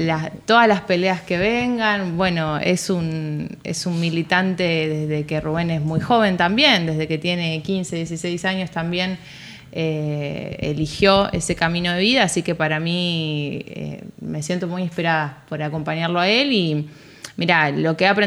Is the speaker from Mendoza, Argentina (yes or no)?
no; Santa Fe, Argentina; Yo soy de Ciudad de Santa Fe.